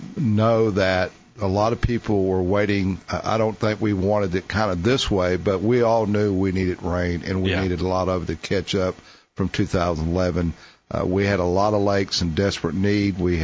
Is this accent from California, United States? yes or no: no; Harker Heights, Texas, United States; I grew up around Lake Stillhouse, Lake Belton, Harker Heights area. Mm-hmm. Dad was military.